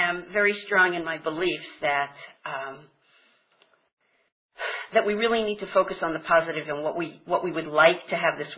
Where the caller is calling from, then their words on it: Ecuador; I'm calling from Ecuador on a voice over IP phone